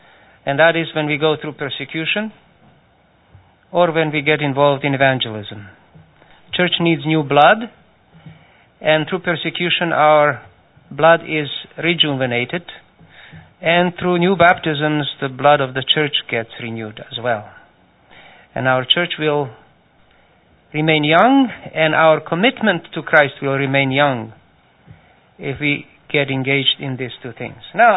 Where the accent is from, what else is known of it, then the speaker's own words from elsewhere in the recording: Croatia; moved away; also born or lived in Serbia; I lived in Croatia. I was born and lived in Croatia. And then my mother moved us to Serbia. So the language is different